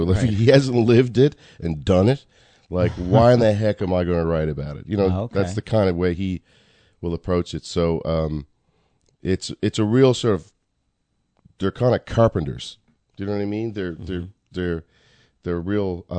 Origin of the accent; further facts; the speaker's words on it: Nova Scotia, Canada; a lot of the stuff I grew up in Nova Scotia listening